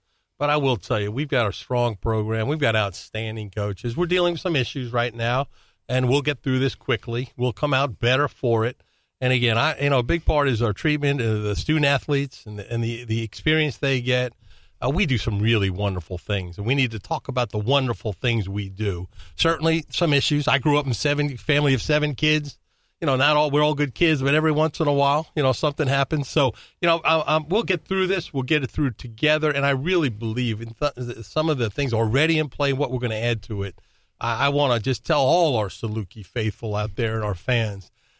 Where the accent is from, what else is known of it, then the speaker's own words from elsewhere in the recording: New York, United States; And I grew up in Long Island, and I watched Walt Frazier win championships for the Knicks.